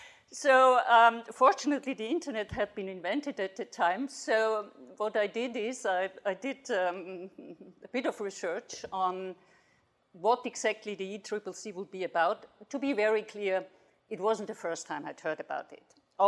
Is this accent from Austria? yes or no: yes; Austria; I am from Austria.